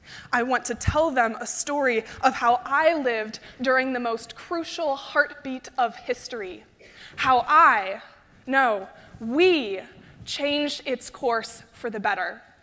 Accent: Utah, United States; I'll admit, growing up in Utah, I often felt that I lived in the wrong place at the wrong time to be an environmental activist.

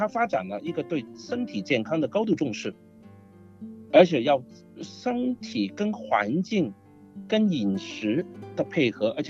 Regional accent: China; 我们中国人

